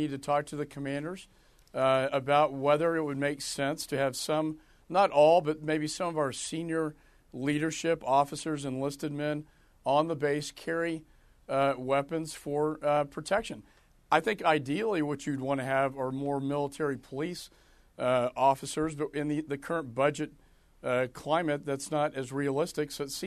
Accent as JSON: {"language": "English", "region": "Texas", "country": "United States", "said": "as a Texan like yourself, this tragedy really hits hard, hits home."}